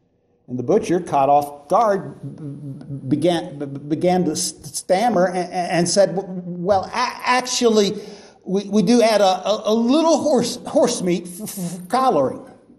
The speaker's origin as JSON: {"language": "English", "town": "Marietta", "region": "Ohio", "country": "United States", "said": "I come from Marietta, Ohio. That's on the Ohio River, 3 hours from here."}